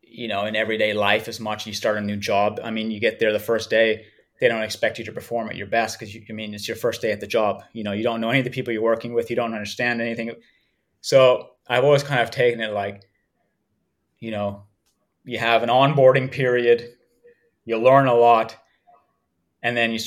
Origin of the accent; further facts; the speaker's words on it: Canada; growing up in Canada where cycling was not very popular